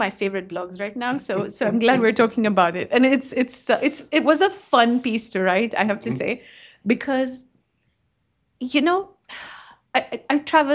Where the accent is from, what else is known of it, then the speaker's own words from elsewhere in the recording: Kenya; Kenya, which is my home country